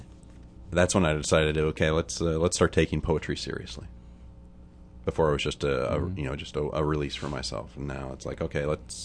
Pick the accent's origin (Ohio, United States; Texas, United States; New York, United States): Ohio, United States; also born or lived in Chicago / Granby, Connecticut; So I was born and raised in Ohio. Went to school up in Chicago. Then went to Connecticut. Worked for nearly 20 years before moving down here.